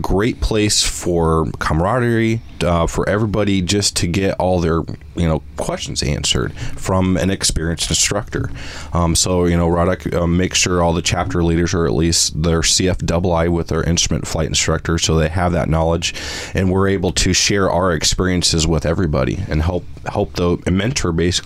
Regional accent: Iowa, United States; And so I'm from Iowa and stuff, and I went to a community college in northern Iowa

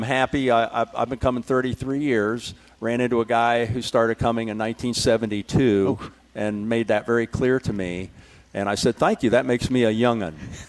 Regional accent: Ohio, United States; Of course, I'm from Ohio, so I'm excited about, you know, spending the week after the air show in wine country.

